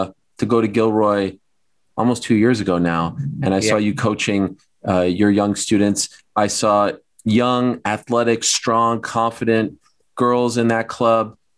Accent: Canada; I'm from Canada. So Canada is a part of the Commonwealth.

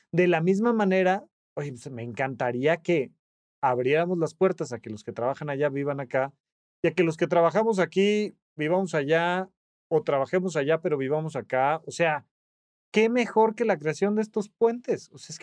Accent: Toluca, State of Mexico, Mexico; now in Mexico City, Mexico; yo soy de Toluca, me mudé a la Ciudad de México, pero me refiero a nosotros los chilangos que ya de una u otra manera vivimos en Ciudad de México.

